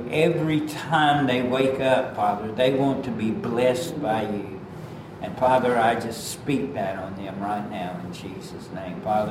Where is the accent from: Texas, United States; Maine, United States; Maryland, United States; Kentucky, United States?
Texas, United States; Dallas; You know, me, I was born in Dallas. I've never lived anywhere else